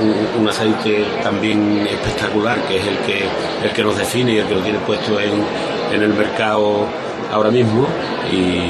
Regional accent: Olvera, Andalusia, Spain; Pues nada, yo qué te voy a decir de mi pueblo, donde nací, donde me he criado y donde he querido estar siempre, ¿no?

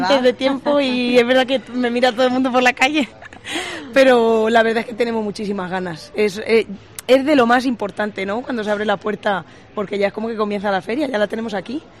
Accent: Albacete, Castilla-La Mancha, Spain; Nos gusta muchísimo la feria, somos de Albacete.

